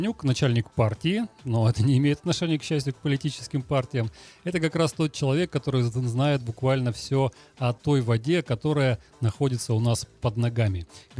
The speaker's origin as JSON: {"language": "Russian", "region": "Saint Petersburg", "country": "Russia", "said": "Мы, петербуржцы, живем в окружении воды, на воде"}